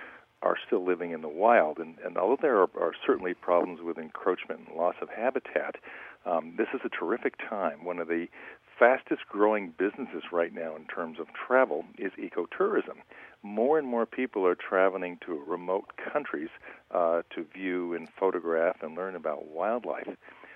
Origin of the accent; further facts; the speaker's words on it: New York, United States; I was raised back east in the Hudson Valley, and there was a large piece of property behind our house